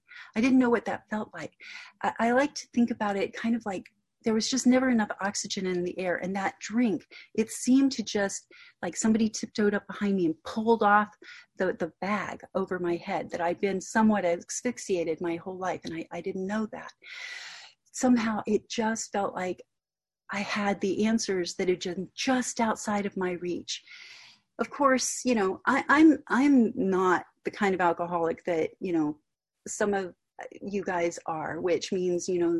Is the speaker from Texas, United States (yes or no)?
yes; Corpus Christi, Texas, United States; born there; I was born in Corpus Christi, Texas.